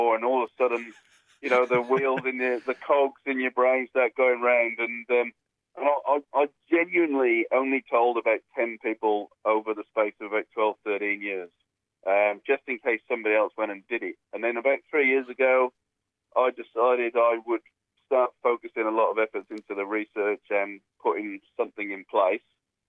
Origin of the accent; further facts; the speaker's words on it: Wales, United Kingdom; now in Brisbane, Australia; I'm from Wales. Born and bred.